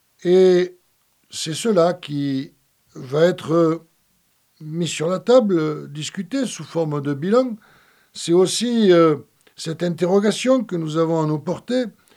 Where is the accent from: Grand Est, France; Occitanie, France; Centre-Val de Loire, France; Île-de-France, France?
Occitanie, France; also born or lived in Gard; enfant, j'ai grandi en Lozère, même si c'était la Lozère Cévenole, il y a une part de moi qui se dit lozérien et qui assume le nord de la Lozère